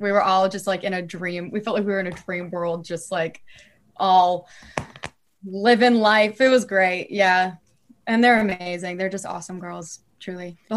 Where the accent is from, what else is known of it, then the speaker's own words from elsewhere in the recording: Florida, United States; I'm from Florida, so I've like seen snow twice in my life too.